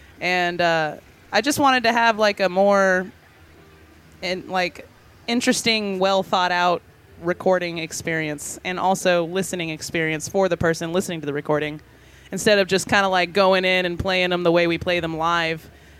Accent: Texas, United States; It's tough for me because I'm a Texan.

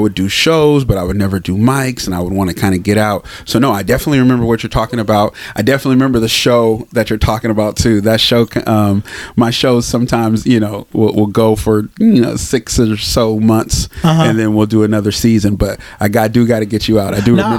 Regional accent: Sacramento, California, United States; Yes, I grew up in Sacramento. I'm from the Heights, man. So we in the Heights right now, if you don't know. But yeah, I'm from the Heights. Grew up here, lived here until I went to college.

